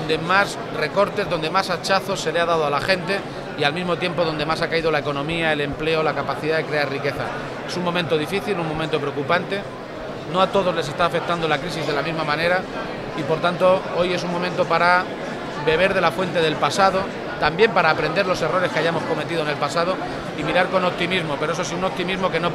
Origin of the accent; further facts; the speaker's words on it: Castilla-La Mancha, Spain; lo que consigamos de ahora en adelante será normalmente obra de nuestro propio esfuerzo como castellano-mancheg